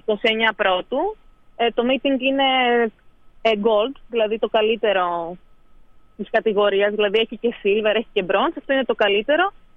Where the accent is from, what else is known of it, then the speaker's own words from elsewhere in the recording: Kavala, Eastern Macedonia and Thrace, Greece; Είμαι από την Καβάλα καταγωγή.